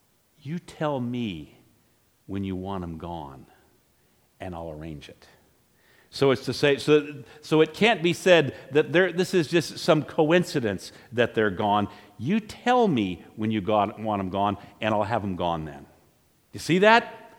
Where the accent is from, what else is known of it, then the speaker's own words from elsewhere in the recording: Virginia, United States; growing up in Virginia, there did seem to be a fair number of amphibious type beasts running around